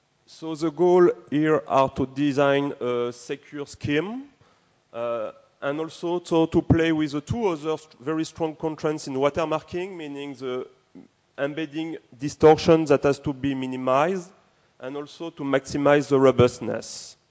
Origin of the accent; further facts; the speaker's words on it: Lille, Hauts-de-France, France; I'm from France, Lille, north of France.